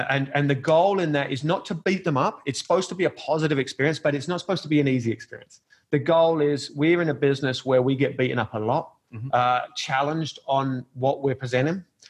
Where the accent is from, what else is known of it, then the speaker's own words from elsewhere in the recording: England, United Kingdom; Cup of tea, I'm English from him